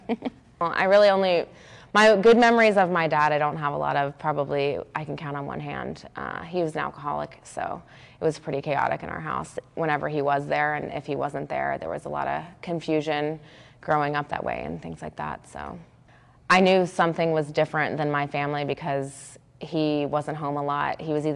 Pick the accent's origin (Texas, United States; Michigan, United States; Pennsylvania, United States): Texas, United States; Austin; also born or lived in Louisville, Kentucky; I grew up in Austin. I was born in Louisville, Kentucky, which is why I have this hat, but most of my family's from Kentucky and Tennessee, but I grew up in Austin through college.